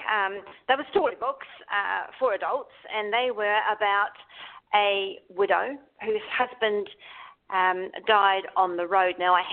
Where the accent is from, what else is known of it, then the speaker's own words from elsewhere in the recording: New Zealand; also born or lived in Fiji; I have lived in Fiji, and I knew about it happened over there. And being a Kiwi, a New Zealander, we have a lot of South Pacific people living over there